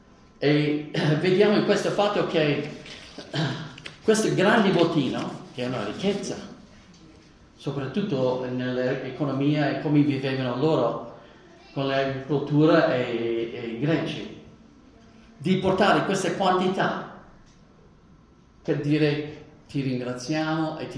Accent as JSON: {"language": "Italian", "region": "Texas", "country": "United States", "tie": "born or raised there", "said": "Io sono cresciuto nel Texas orientale"}